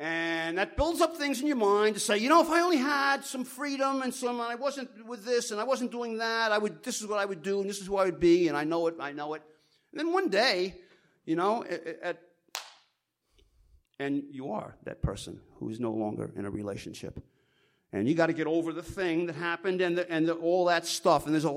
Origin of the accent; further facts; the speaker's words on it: New York, United States; and I was from New York and this and that, and okay.